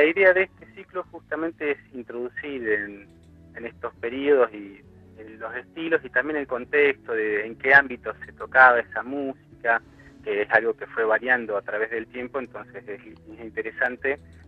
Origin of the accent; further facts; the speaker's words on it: Carmen de Patagones, Buenos Aires Province, Argentina; yo soy de acá, de Carmen de Patagones, me fui a estudiar y hace 4 años que volví a la comarca.